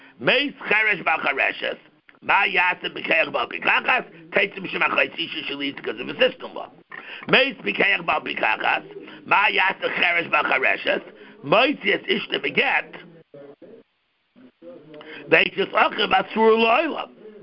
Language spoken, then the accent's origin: English; Baltimore, Maryland, United States; So it was a big tumult when I grew up in Baltimore.